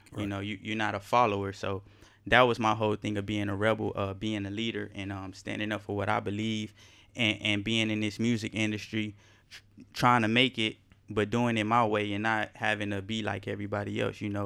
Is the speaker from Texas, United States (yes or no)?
yes; Austin, Texas, United States; So, born and raised in Austin, Texas. I graduated from LBJ High School.